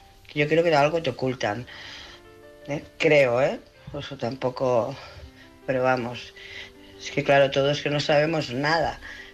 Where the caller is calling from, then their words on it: Barcelona, Catalonia, Spain; de Barcelona.